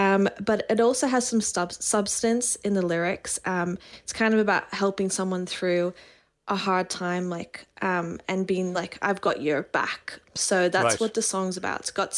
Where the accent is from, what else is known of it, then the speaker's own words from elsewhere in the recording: Australia; born there; also born or lived in Northern Ireland; I was born in Australia, and then my mum and I moved to Northern Ireland, because that's where my nana was. Mm. And we lived there for about 5 years, and we would go down to Dublin every weekend, and then we'd summer in West Cork.